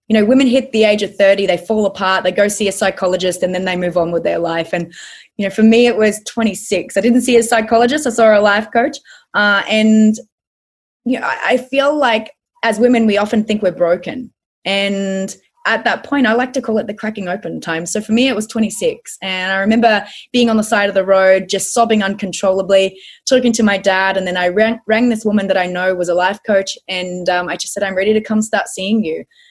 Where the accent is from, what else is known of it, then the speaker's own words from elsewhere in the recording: Australia; Well, I'm Australian, mate, through and through. So I live in sunny Queensland in Australia